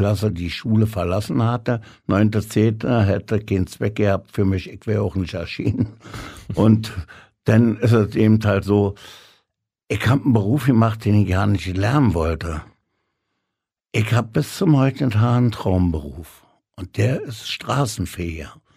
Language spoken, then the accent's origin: German; Berlin, Germany; Ich bin waschechter Berliner in 6. Generation.